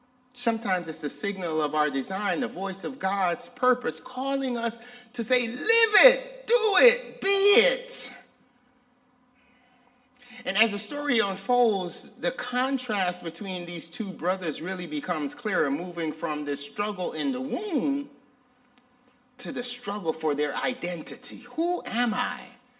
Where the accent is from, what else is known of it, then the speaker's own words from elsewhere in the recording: Jamaica; I'm from Jamaica, and I got beat and rhythm in my bones